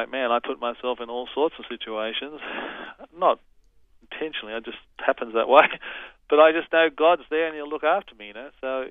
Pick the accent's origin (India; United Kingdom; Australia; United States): Australia; I'm Australian photographing a book on the journey of Jesus.